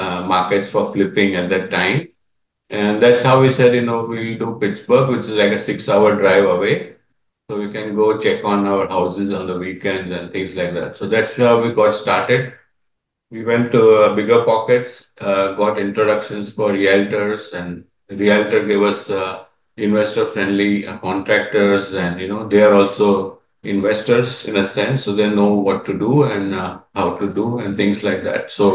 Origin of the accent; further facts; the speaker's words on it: India; now in Canada; So from our background, we are basically builders from India. So we have real estate background and we have made constructed about 20 buildings back in Bombay.